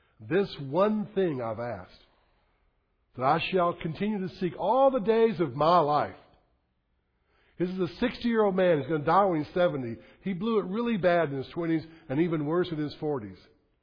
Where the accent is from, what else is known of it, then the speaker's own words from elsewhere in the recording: Birmingham, Alabama, United States; I had a friend here. I'm from Birmingham. So I'm a city guide.